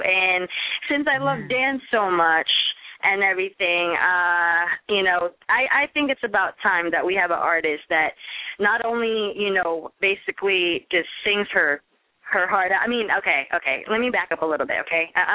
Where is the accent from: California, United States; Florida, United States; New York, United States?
California, United States; Sacramento; now in Los Angeles, United States; I'm from Sacramento, California, and, man, I've been a dancer all my life, but came out here to L.A. about 7 years ago.